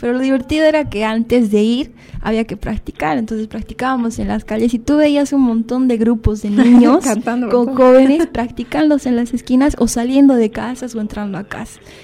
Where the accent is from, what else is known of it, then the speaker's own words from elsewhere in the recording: Cochabamba, Bolivia; Por ejemplo, yo vengo de Cochabamba.